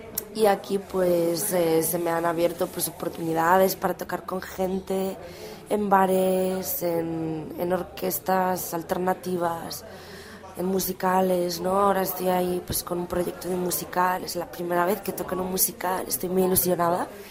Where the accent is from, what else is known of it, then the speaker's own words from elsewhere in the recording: Galicia, Spain; now in Czech Republic; Yo soy de Galicia, ¿no? Y aquí de algún modo sí he visto correspondencias con la cultura gallega, ¿no?